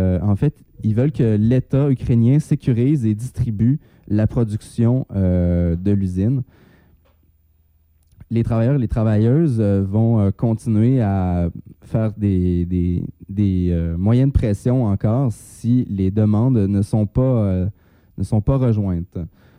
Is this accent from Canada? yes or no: yes; Quebec, Canada; qui ont immigré chez nous au Québec